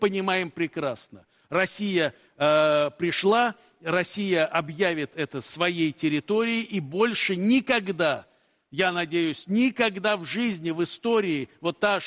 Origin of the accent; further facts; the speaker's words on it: Donetsk, Donetsk Oblast, Ukraine; Спасибо, что ты обстреливаешь мою родину, мою малую родину, город Донец, город Сталина.